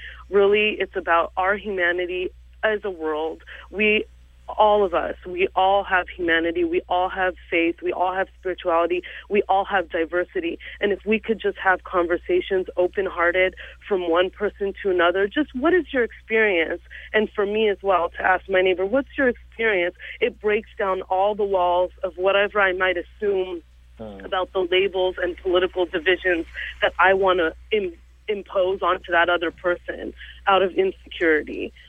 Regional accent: United States; living in this country, being American, born here, but also being Muslim

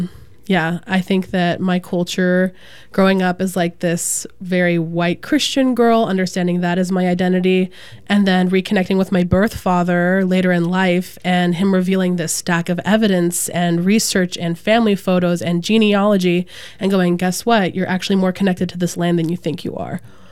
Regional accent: California, United States; I am Tongva from Southern California, and I am Two-Spirit as well.

